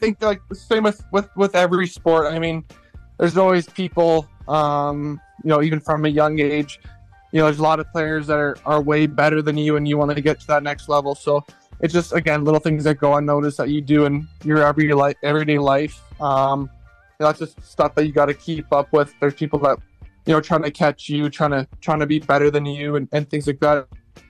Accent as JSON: {"language": "English", "town": "Calgary", "region": "Alberta", "country": "Canada", "tie": "born or raised there", "said": "I think growing up in Calgary, I was pretty fortunate to go to a couple Flames games"}